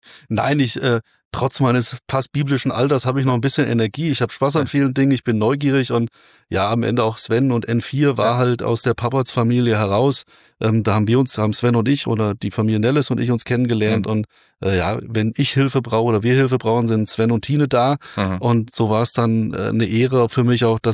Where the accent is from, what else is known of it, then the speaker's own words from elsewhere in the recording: Bielefeld, North Rhine-Westphalia, Germany; also born or lived in Gütersloh; Ich komme gebürtig aus Bielefeld, aus dem wunderschönen Ortsteil Ummeln. 1981 in Gütersloh sogar geboren, aber in Bielefeld aufgewachsen. Ostwestfale durch und durch mit schlechter Laune.